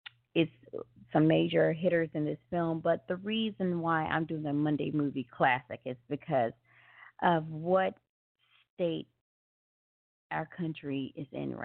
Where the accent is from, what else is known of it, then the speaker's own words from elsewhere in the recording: Memphis, Tennessee, United States; and I'm from Memphis, Tennessee